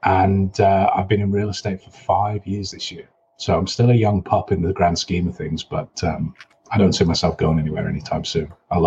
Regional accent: England, United Kingdom; now in Tucson, United States; Last name's French on an Englishman living in America.

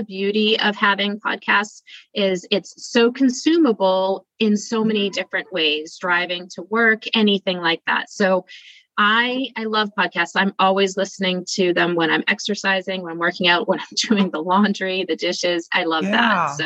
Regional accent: Massachusetts, United States; So I'm actually from just south of Boston. I've lived in New England my entire life.

